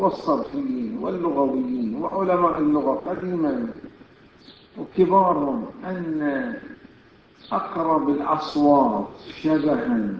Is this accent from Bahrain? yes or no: yes; Bahrain